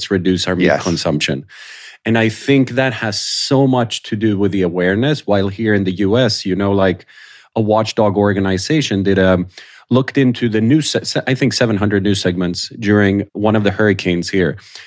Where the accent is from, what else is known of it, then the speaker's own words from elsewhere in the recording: Sweden; English is a second language; now in New York, United States; like I'm here in New York, you're in Europe and I'm from Sweden.